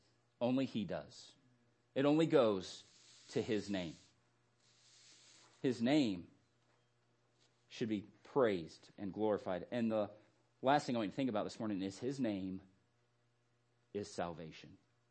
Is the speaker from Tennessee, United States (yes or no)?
no; Arizona, United States; I grew up in Arizona. Everything's brown. Everything's dirt.